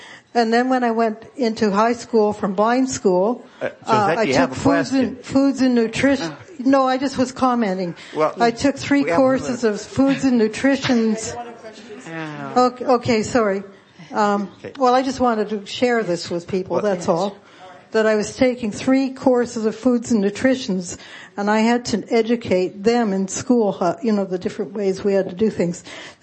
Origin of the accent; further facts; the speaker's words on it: Vancouver, British Columbia, Canada; I'm from Vancouver, BC